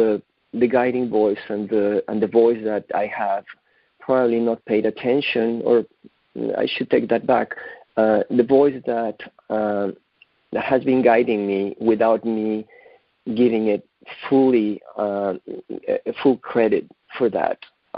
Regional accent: Mexico City, Mexico; That I grew up in Mexico City, you know, in the middle of one of the biggest cities in the world, and we had trees in our house, the street where I grew up.

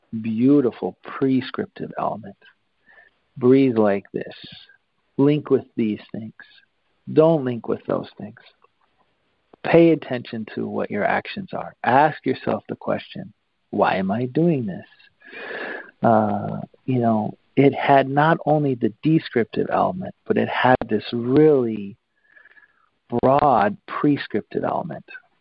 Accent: Seattle, Washington, United States; And I was born on the West Coast. I grew up in Seattle, and I am a West Coast boy.

